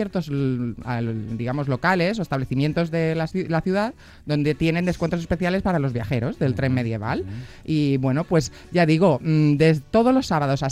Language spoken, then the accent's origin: Spanish; Sigüenza, Castilla-La Mancha, Spain; Yo por mi pueblo lo que haga falta. Como todos sabéis, efectivamente, soy de Sigüenza